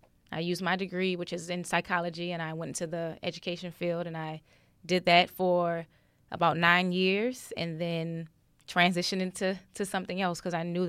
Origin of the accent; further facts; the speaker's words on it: New Orleans, Louisiana, United States; now in Los Angeles, United States; So I'm from New Orleans, and it's nothing compared to L.A. traffic.